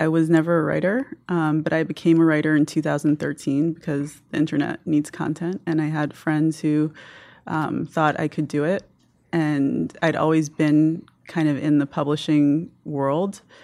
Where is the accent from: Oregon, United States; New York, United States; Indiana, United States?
New York, United States; I am. I'm from the Upper West Side, just 10 blocks up from here.